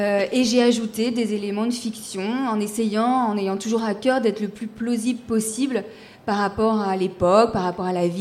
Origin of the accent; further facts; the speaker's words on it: Chartres, Centre-Val de Loire, France; born there; je suis née à Chartres et je la connais depuis toujours.